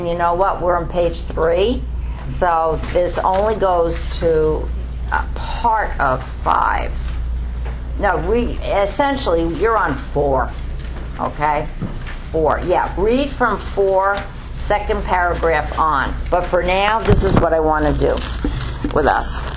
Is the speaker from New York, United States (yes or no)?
yes; Bronx, New York, United States; I'm from the Bronx. I never got into planting, etc., etc.